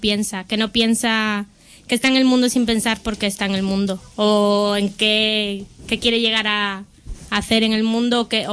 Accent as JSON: {"language": "Spanish", "region": "Galicia", "country": "Spain", "said": "Con el Rajoy, que es de mi tierra. Que yo soy gallega."}